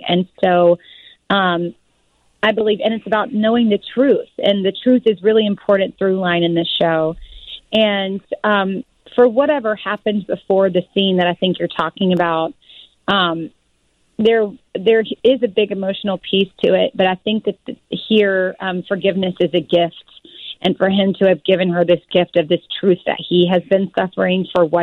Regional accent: Louisiana, United States; I grew up in the South and from Louisiana, and so these are sounds that I've been hearing my whole life.

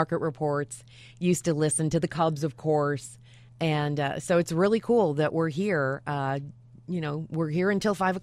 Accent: Des Plaines, Illinois, United States; Yeah, see, I don't know this. I grew up in Des Plaines.

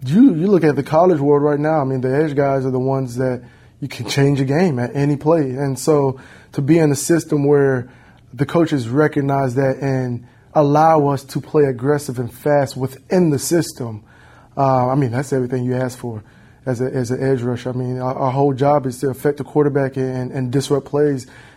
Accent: South Carolina, United States; born there; But yeah, I'm from South Carolina born, and then obviously my dad was a coach, so I moved all over the place.

